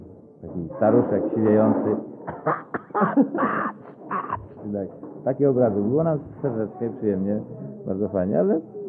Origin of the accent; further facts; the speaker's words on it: Gdańsk, Pomeranian Voivodeship, Poland; Tylko we trzech jesteśmy z Gdańska.